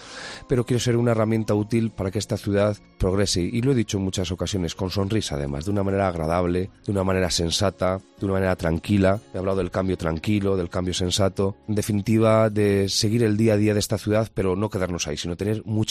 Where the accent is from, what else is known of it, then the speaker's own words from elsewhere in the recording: Guadalajara, Castilla-La Mancha, Spain; en torno a la calle Constitución, por ahí me he criado toda mi infancia, también con esa relación con mi pueblo que hablábamos anteriormente. Fui de la primera promoción de empresariales que acabé de la Universidad de Alcalá aquí en Guadalajara